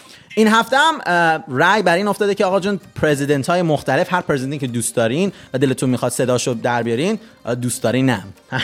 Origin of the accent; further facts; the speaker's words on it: Iran; بنده از ایران هستم.